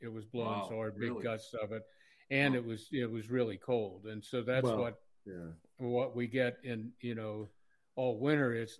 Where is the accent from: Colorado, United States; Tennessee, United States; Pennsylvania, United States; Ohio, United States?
Ohio, United States; Well, I grew up in Ohio. I dealt with snow before